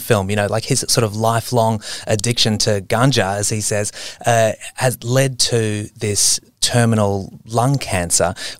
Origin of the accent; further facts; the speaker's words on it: Northern Territory, Australia; I grew up in Arnhem Land myself